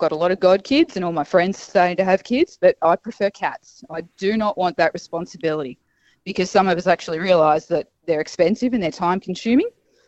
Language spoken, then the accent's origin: English; Keysborough, Victoria, Australia; I'm from Keysborough in Victoria